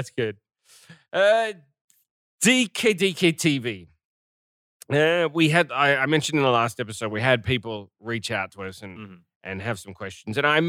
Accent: Australia; I'm from Australia.

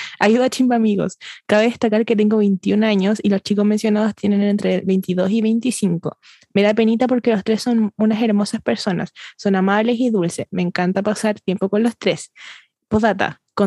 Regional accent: Valparaíso, Chile; Soy de Valparaíso.

